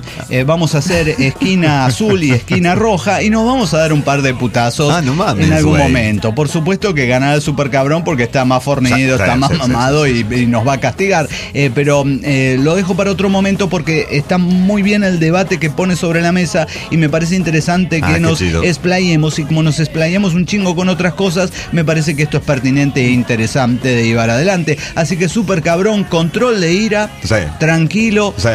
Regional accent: Oaxaca, Mexico; now in Guadalajara, Mexico; de Oaxaca, residente en Guadalajara.

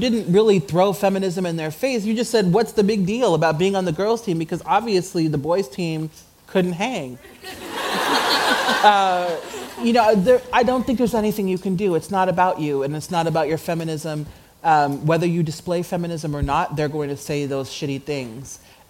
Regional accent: Nebraska, United States; born there; I live in the Midwest in the United States. I was born in Nebraska, where there are no black people, except for me now, and my parents, and like four other people.

